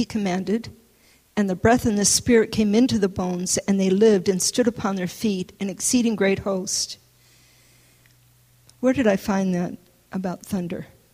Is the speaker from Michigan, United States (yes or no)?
yes; Michigan, United States; also born or lived in New Orleans; You know, I was born and raised in Michigan, and believe me, we have thunderstorms in Michigan.